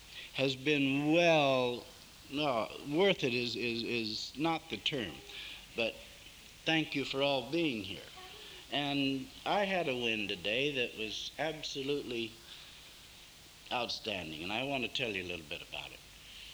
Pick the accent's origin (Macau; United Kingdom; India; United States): United Kingdom; England; And finally, I married the girl, and we settled down in East Grinstead. So I'm here from England